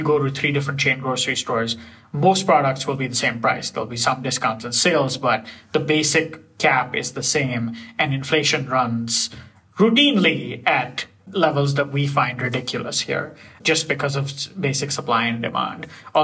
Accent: India; I grew up in India.

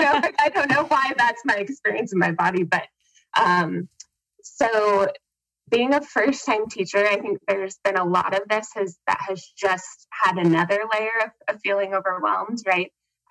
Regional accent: Helena, Montana, United States; Hi, I am from Helena, Montana.

